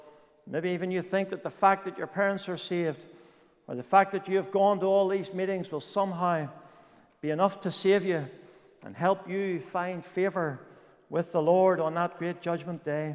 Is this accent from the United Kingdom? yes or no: yes; Newtownards, Northern Ireland, United Kingdom; I was born in Newton Ards, the youngest of three. I had two older sisters, and we were brought up on a farm.